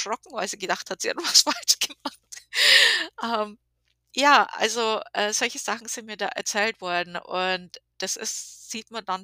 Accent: Bavaria, Germany; also ich komme ja aus Bayern, man hört es sicherlich

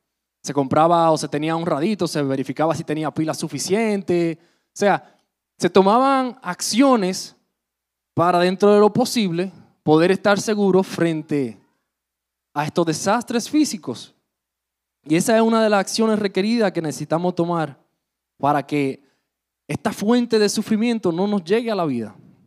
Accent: Dominican Republic; Muchas veces nosotros como dominicanos, aún en medio de la checha, decimos, no, que eso fue el diablo.

